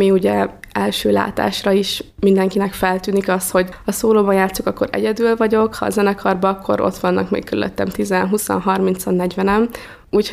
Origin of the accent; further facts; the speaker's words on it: Kiskunhalas, Bács-Kiskun, Hungary; Kiskunhalasi születésű vagyok, itt élek a családommal, két testvéremmel, a szüleimmel. Itt születtem